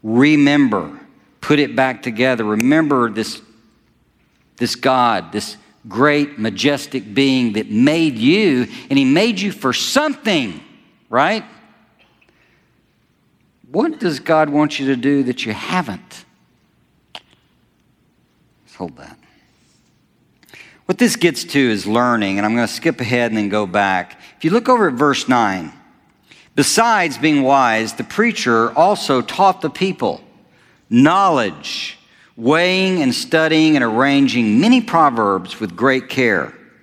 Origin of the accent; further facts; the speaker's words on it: Alabama, United States; Now, I grew up in Alabama.